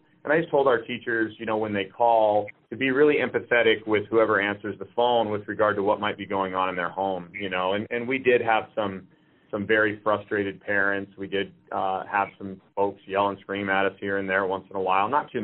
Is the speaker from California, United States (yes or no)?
no; Soldotna, Alaska, United States; I'm a Kenai Peninsula Borough School District graduate. I grew up in Soldotna.